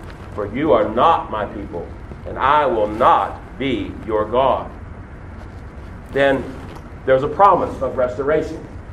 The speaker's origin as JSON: {"language": "English", "country": "United States", "said": "because I'm an American and I like my nice things."}